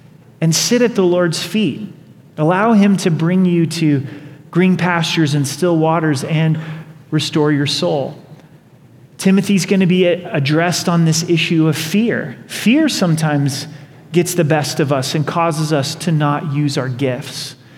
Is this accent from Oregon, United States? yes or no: yes; Oregon, United States; I grew up in Oregon, so I still feel like I'm a lumberjack, right?